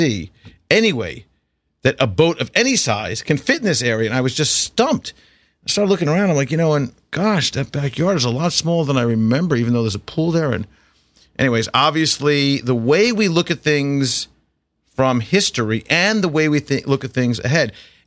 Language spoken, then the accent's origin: English; Commack, New York, United States; the house that I grew up in out in Commack, Long Island.